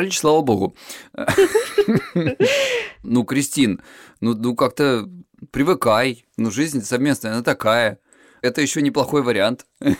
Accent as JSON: {"language": "Russian", "region": "Lisbon", "country": "Portugal", "said": "мне 39 лет, я психолог, я мужик, я лысый и я из Лиссабона."}